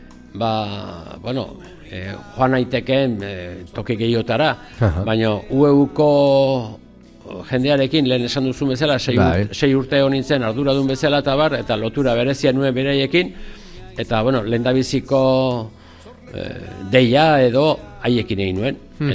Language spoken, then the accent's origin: Basque; Alegia, Basque Country, Spain; born there; Ba, osea... lehen alegian, alegiko kalean, seiba baserri gin